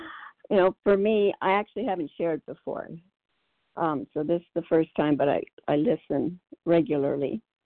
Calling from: California, United States; I'm calling from Southern California.

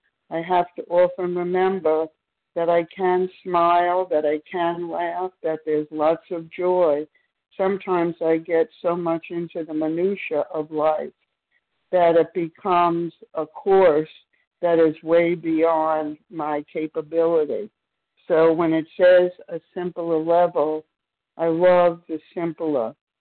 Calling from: Maryland, United States; from Maryland.

